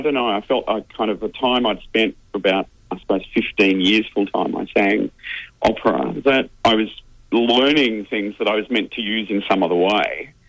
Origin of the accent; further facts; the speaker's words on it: Ripponlea, Victoria, Australia; I was born in Ripon Lee. I went to Ripon Lee Primary School.